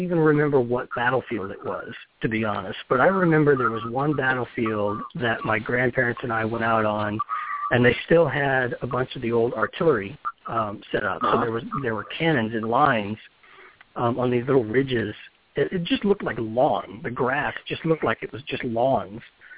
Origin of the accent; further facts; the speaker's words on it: Texas, United States; I grew up in Texas.